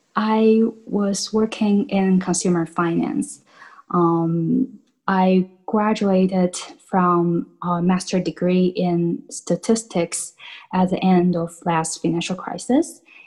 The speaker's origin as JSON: {"language": "English", "country": "China", "tie": "born or raised there", "said": "I was born and raised in China."}